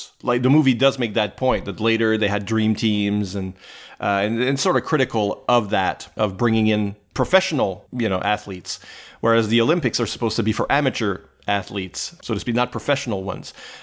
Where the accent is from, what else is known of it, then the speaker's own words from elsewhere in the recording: Canada; I'm Canadian, so I would have cheered for the Canadian team, right?